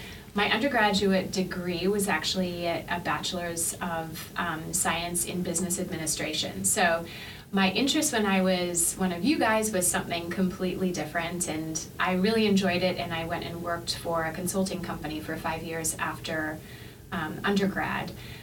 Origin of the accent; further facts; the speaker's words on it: Australia; my background is very international. I grew up in Australia. I studied abroad in a couple of different places.